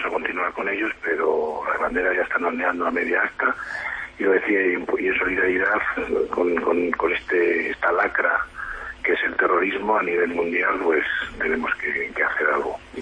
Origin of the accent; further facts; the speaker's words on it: Castile and León, Spain; austera, como somos los castellanos